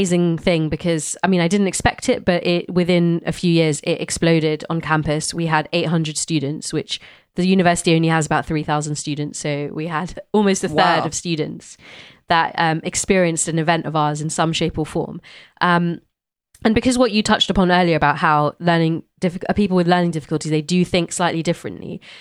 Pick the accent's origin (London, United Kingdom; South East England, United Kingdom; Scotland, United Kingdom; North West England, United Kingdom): London, United Kingdom; growing up in London, you know, being part of an amazing music scene